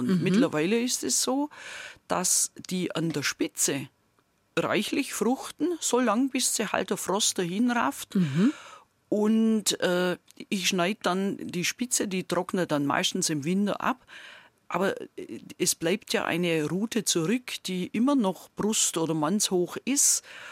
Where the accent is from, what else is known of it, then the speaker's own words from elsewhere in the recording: Swabia, Germany; now in Lower Franconia, Germany; Also zu Hause, also in meiner Heimat, werde ich schon erkannt, dass ich eigentlich nicht mehr so ganz richtig rede.